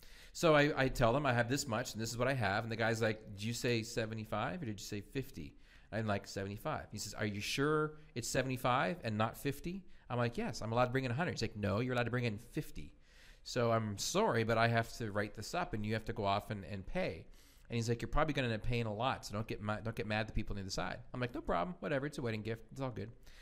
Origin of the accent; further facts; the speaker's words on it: East Coast, United States; I'm from the East Coast, and the East Coast have these things called wharf rats.